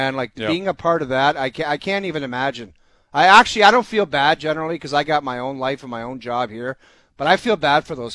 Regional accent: Philadelphia, Pennsylvania, United States; sniff around Philly and think about what's going on there. Because that's my hometown.

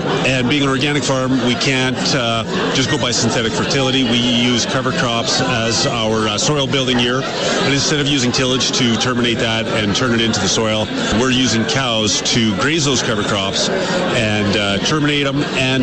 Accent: Wood Mountain, Saskatchewan, Canada; Yeah, I grew up in the Wood Mountain area and went off to university, got an engineering degree, worked in the industry for a number of years.

